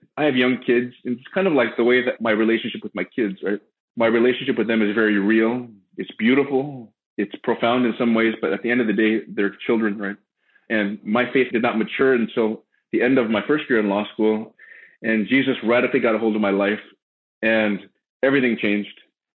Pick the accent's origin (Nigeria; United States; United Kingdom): United States; Hacienda Heights, California; also born or lived in East Los Angeles; I was born in East Los Angeles. I was raised in Hacienda Heights, kind of the San Gabriel Valley, not too far from Fuller.